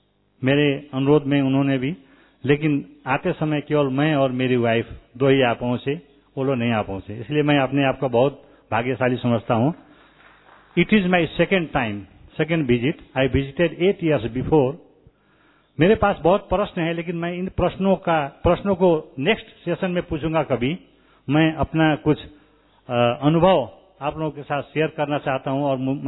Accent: Nepal; Hindi is a second language; मैं भी नेपाल से आ गया.

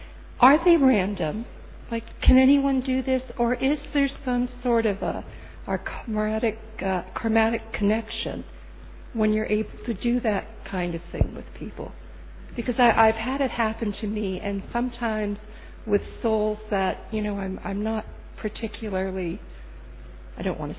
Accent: Canada; I'm from Canada.

